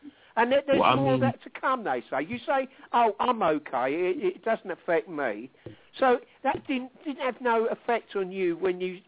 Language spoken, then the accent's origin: English; Lewisham, London, United Kingdom; Well, I come from Lewisham as well. I know exactly where you come from, mate. I was born and bred round there.